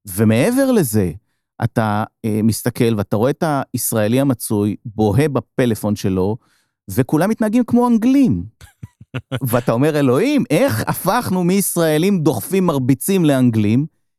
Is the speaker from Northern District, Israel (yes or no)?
no; Ramat Gan, Tel Aviv District, Israel; לא גדלתי באיזה מקום שכוח אל, אני גדלתי ברמת גן